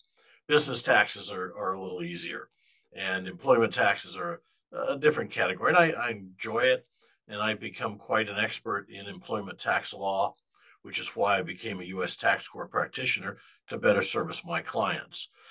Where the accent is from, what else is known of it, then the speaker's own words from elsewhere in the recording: Iowa, United States; Well, Patty, I'm a Midwestern boy. First of all, thank you for having me. I grew up in Iowa, went to high school